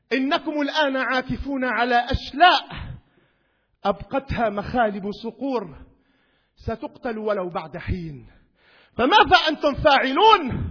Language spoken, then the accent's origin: Arabic; Syria; اللهم اجعل من كل فرد من أفراد بلدنا سورية الحبيبة